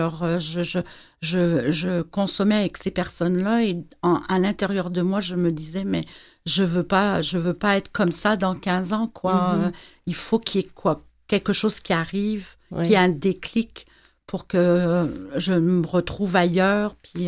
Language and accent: French; Martinique; moved away; fait que tout ça ensemble fait qu'à un moment donné là je suis partie de la Martinique. Il fallait que je parte.